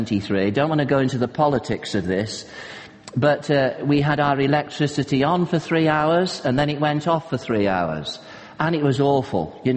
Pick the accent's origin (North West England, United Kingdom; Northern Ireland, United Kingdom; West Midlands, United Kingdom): North West England, United Kingdom; As you know, I'm from Cheshire